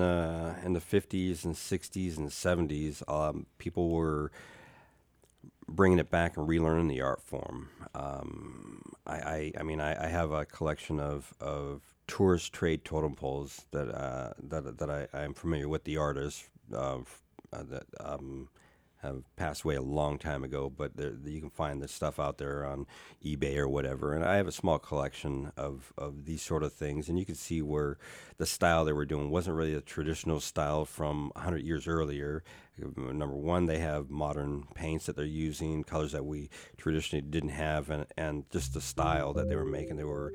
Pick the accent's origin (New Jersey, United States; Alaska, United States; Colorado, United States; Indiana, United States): Alaska, United States; Okay, we're from Alaska, but not everybody in Alaska is an Eskimo. We have a lot of different tribes here in the Southeast Alaska, the Tlingit people, which we are.